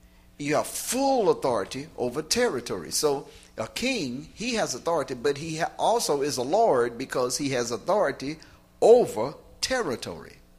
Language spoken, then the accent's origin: English; United States; growing up in the United States, we didn't grow up under a kingdom.